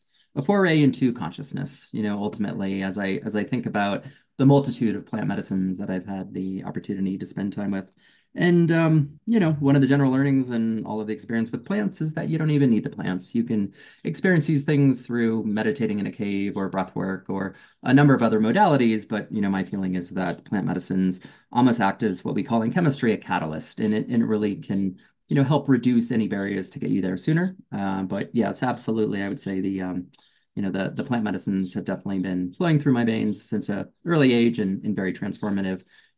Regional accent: Colorado, United States; also born or lived in Los Angeles, United States; I'd been living in LA in Venice Beach for about 10 years, and I went screaming back to my home state of Colorado, and I needed to reset.

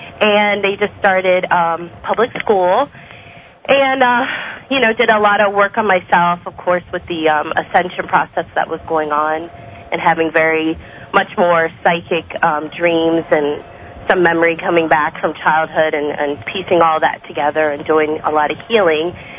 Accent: Cincinnati, Ohio, United States; I'm from Cincinnati, Ohio.

